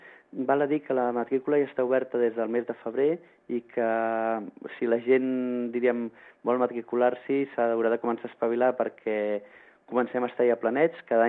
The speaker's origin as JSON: {"language": "Catalan", "town": "Barcelona", "region": "Catalonia", "country": "Spain", "said": "som cuiners que venim de Barcelona o venim de Catalunya"}